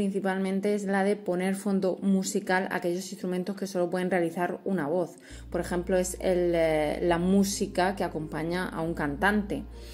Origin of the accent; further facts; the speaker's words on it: Murcia, Region of Murcia, Spain; Soy de Murcia y he estudiado en Murcia